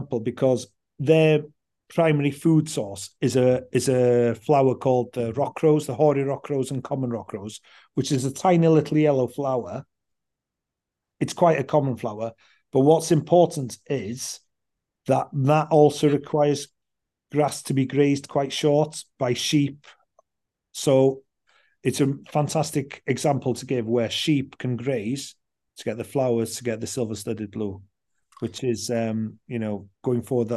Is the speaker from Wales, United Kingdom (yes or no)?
yes; Anglesey, Wales, United Kingdom; I grew up on Anglesey